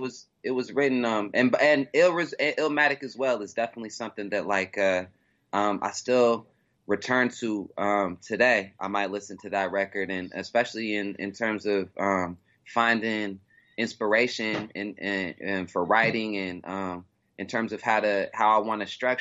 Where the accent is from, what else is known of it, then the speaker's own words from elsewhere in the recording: Seattle, Washington, United States; Both these guys are from the neighborhood that I grew up in the Central District in Seattle.